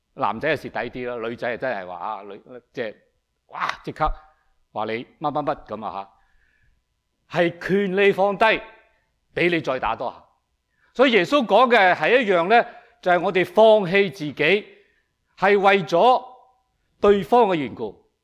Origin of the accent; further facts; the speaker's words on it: China; 中国人呢，我哋中国人呢，不怕吃苦，最怕吃亏。